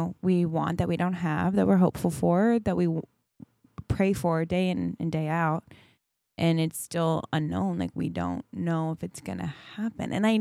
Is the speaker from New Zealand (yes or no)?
no; Canada; now in Nashville, United States; Like I am this Canadian living in Nashville, like this ex-ski racer living in Nashville, Tennessee, running a spin studio.